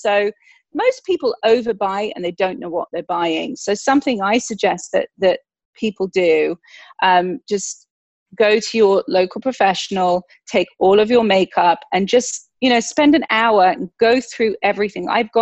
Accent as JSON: {"language": "English", "region": "England", "country": "United Kingdom", "tie": "born or raised there", "said": "I grew up in England. I was born in a small village in the country, very theatrical family."}